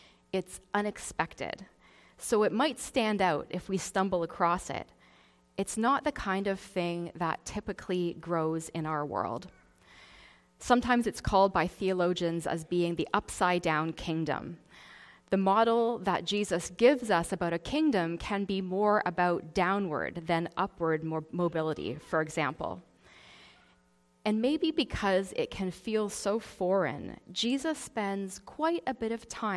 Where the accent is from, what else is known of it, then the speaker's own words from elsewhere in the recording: Ottawa, Ontario, Canada; also born or lived in France; now in Vancouver, Canada; Now, I'm not originally from BC. I grew up in Ontario, and I still have one sister, and my parents live in Ottawa now, which is where I'm from. I moved to Vancouver about 12 years ago now to do a master's at Regent College at UBC.